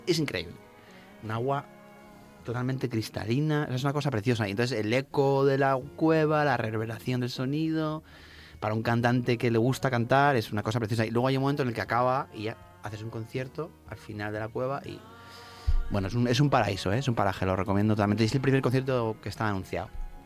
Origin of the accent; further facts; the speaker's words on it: Albacete, Castilla-La Mancha, Spain; Yo soy de Albacete, ¿vale?